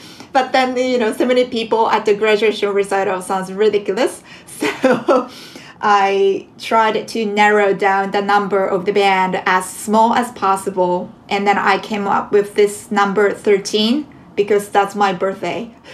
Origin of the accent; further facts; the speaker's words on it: Japan; now in New York City, United States; It's not a normal in Japan, my home country.